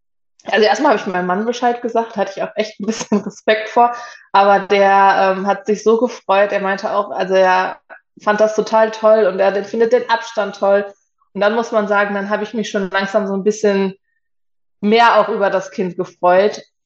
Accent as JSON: {"language": "German", "town": "Emmerich", "region": "North Rhine-Westphalia", "country": "Germany", "said": "Ich bin mittlerweile 29 Jahre alt. Ich komme aus Emmerich, das ist direkt am Niederrhein."}